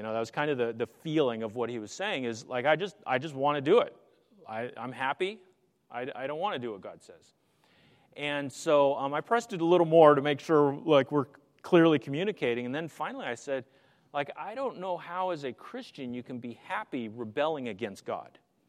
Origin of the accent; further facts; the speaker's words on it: Pennsylvania, United States; now in Pacific Northwest, United States; I grew up on the East Coast, grew up most of my years in Pennsylvania